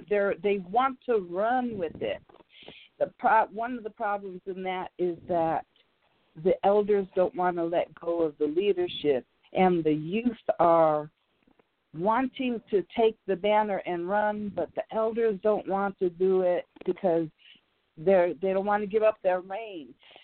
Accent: Chicago, Illinois, United States; now in California, United States; And I'm calling from California, originally from Chicago, though.

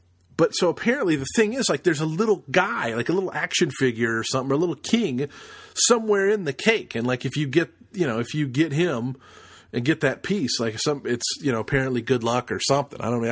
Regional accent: Seattle, Washington, United States; growing up in Seattle and going to college there

